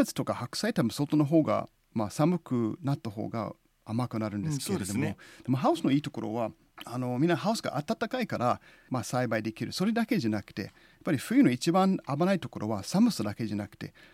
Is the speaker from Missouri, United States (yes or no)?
yes; Missouri, United States; なんか特に僕の地元ミズーリ州なんですけれども、この時期でもお昼は15度なんですけれども